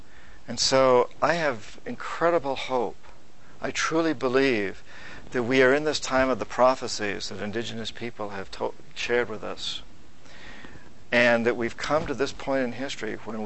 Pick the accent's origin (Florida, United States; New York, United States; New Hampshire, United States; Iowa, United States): New Hampshire, United States; When I was a kid, I grew up in New Hampshire, and I come from about 300 years of Yankee Calvinists in New Hampshire and Vermont, Puritans, and I can date my heritage back to Thomas Paine.